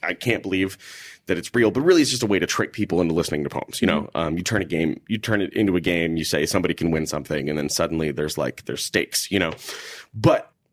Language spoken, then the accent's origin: English; Houston, Texas, United States; now in Minneapolis, United States; Cause I grew up in Houston, Texas, man. We didn't have, it turns out we had art, but I didn't know at the time. I'm from the suburbs where nothing happens.